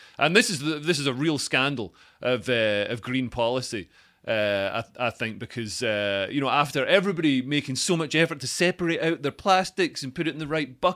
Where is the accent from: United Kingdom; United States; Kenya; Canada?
United Kingdom; Scotland; But I'm from Scotland, it's made out of mountains.